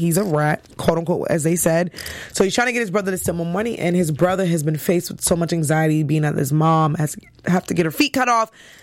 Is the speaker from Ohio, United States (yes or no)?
no; Boston, Massachusetts, United States; also born or lived in New York; Though I grew up in Boston, I am from New York, so I'm a Yankees fan.